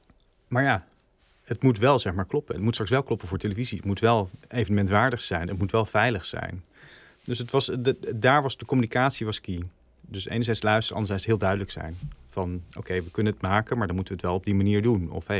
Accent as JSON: {"language": "Dutch", "region": "East Netherlands", "country": "Netherlands", "said": "we komen uit Arnhem met het bedrijf. We zijn van origine, zeg maar, komen uit het oosten als mens."}